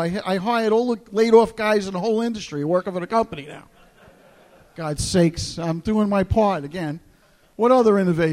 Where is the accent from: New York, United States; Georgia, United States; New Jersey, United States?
New Jersey, United States; You know, I'm from Jersey. You know, what can I tell you?